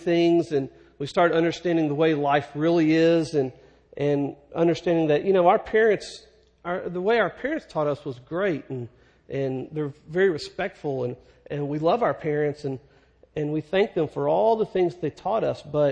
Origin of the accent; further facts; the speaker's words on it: Dallas, Texas, United States; our yard at our front house where I grew up in Dallas, it was the biggest yard on the block.